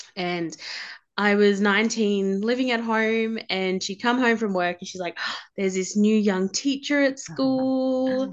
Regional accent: Mergen, Queensland, Australia; I'm 24. I'm from Mergen, a little country town in Queensland

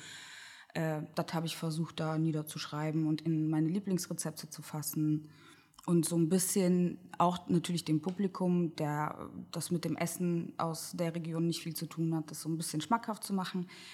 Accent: Kazakhstan; now in Germany; ich komme aus Kasachstan ursprünglich und wir sind als eine Selbstversorgerfamilie aufgewachsen, auf so dem tiefsten Dorf, ohne fließend Wasser.

